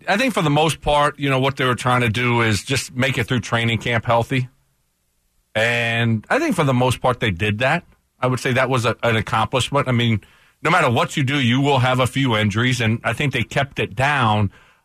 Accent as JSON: {"language": "English", "region": "the South", "country": "United States", "said": "I'm from the South. I'm from the, you know, the bayou."}